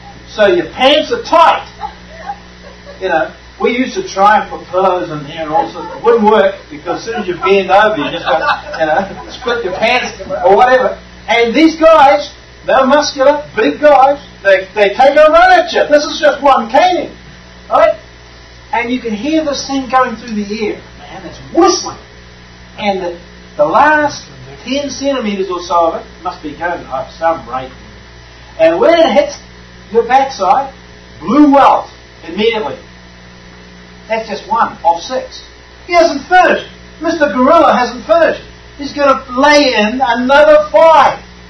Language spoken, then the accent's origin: English; New Zealand; Now, man, when I was growing up in New Zealand, in high schools, they had corporal punishment.